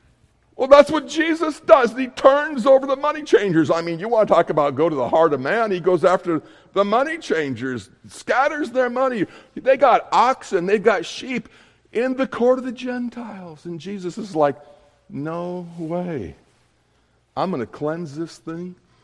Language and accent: English; Montana, United States; you know, I grew up in Montana. I married a woman from Oklahoma